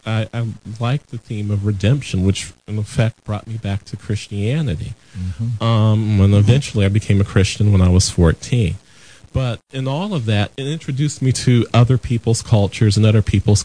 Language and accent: English; Mount Vernon, United States; Growing up in Mount Vernon, the period of time that I talk about in Fear of a Black America really is my preteen and teenage years